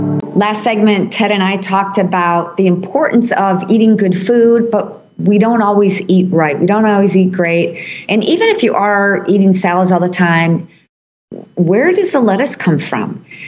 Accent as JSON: {"language": "English", "region": "Michigan", "country": "United States", "said": "the Chinese plant that's coming to my home state of Michigan"}